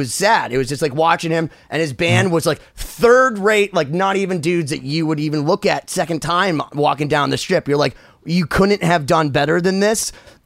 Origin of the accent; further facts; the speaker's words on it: Boston, Massachusetts, United States; But so, we're from Boston.